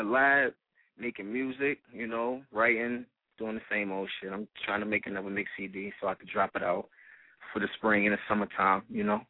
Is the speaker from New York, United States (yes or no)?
yes; Brooklyn, New York, United States; I'm from Brooklyn, Crown Heights, Bed-Stuy area.